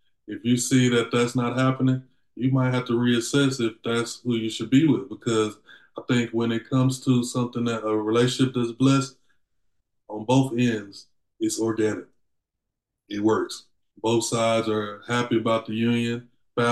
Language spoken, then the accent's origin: English; Dallas, Texas, United States; I'm from Dallas. I went up to Chicago for that purpose.